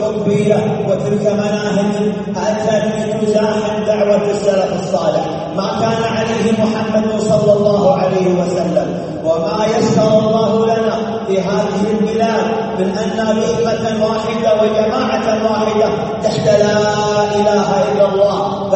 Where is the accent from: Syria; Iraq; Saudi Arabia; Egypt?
Saudi Arabia